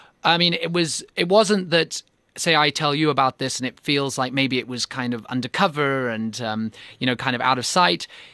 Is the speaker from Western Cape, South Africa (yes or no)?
yes; Cape Town, Western Cape, South Africa; born or raised there; also born or lived in North England